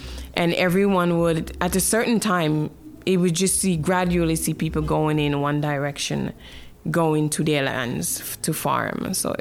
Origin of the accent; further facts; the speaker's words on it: St. Vincent & Grenadines; I grew up in the Caribbean island called St. Vincent and the Grenadines, and most of my life was spent outdoors.